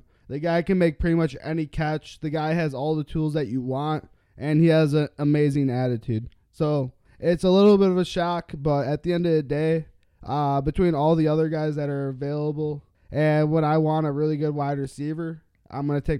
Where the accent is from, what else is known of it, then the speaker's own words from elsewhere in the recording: Wisconsin, United States; Obviously, I'm from Wisconsin. He's from Wisconsin. We share that connection.